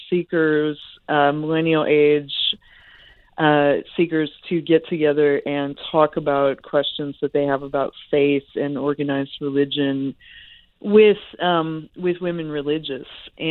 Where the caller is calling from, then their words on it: Oakland, California, United States; Yeah, I'm calling from Oakland.